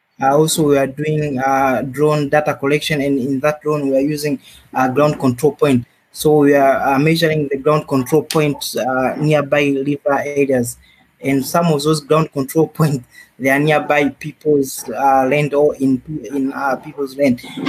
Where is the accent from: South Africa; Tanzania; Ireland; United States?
Tanzania; I'm basically from Tanzania.